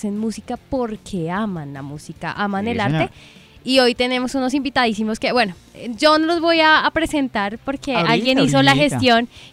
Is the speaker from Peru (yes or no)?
no; Bogotá, Colombia; Soy bogotana.